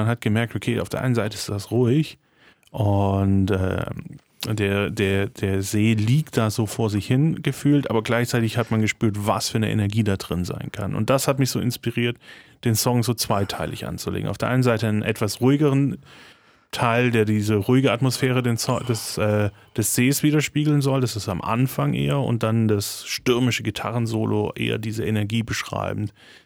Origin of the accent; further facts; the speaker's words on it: Stuttgart, Baden-Württemberg, Germany; aus meiner Stuttgarter Zeit, aus der Gegend, wo ich aufgewachsen bin.